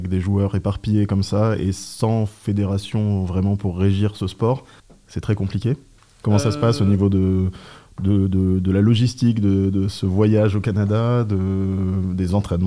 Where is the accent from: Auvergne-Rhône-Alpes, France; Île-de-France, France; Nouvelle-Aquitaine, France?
Auvergne-Rhône-Alpes, France; Thonon-les-Bains; Tous les trois, on vient de Thonon, on joue à Thonon.